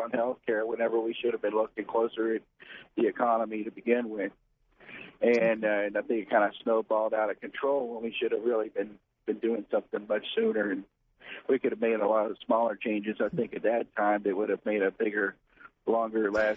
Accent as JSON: {"language": "English", "town": "Jacksonville", "region": "Florida", "country": "United States", "lives_now": "Columbus, United States", "said": "I said, well, I'm in Columbus, but I'm from Jacksonville, so I was kind of waiting on Jacksonville."}